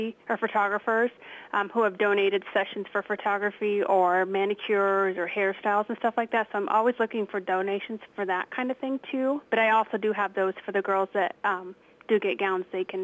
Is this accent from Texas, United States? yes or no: no; Wayland, Iowa, United States; I'm from Wayland, so obviously I include the Waco School District, but I get the word out to Washington and Winfield, Mount Pleasant, all the other surrounding schools.